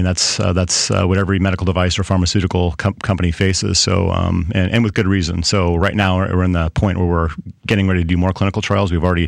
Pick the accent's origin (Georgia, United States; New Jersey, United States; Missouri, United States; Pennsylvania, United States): Missouri, United States; Kansas City; And I'm actually from Kansas City.